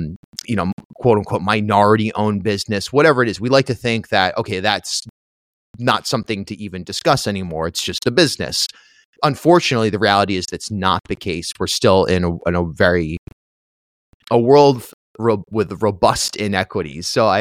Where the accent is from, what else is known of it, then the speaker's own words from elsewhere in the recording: Charlestown, Rhode Island, United States; I grew up in Charlestown.